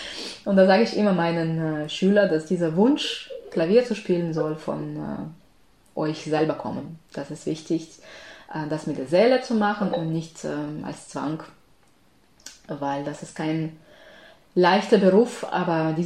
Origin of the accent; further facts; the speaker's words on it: Zaporizhzhia, Zaporizhzhia Oblast, Ukraine; German is a second language; Sie unterrichten in meiner Stadt, in meiner Heimatstadt, Zaporizhzhia.